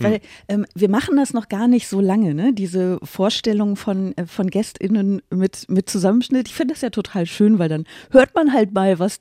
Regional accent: Aachen, North Rhine-Westphalia, Germany; ich komme aus Aachen ursprünglich, ne, so Dreiländereck.

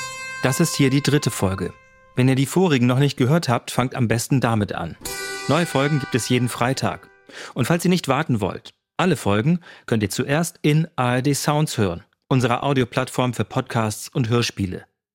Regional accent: Bredstedt, Schleswig-Holstein, Germany; in meiner Heimatstadt Bredstedt in Nordfriesland

